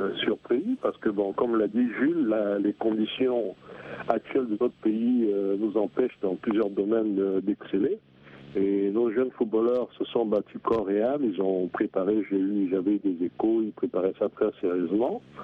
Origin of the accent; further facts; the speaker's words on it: Central African Republic; pour moi en tant que centrafricain, je suis content pour le peuple centrafricain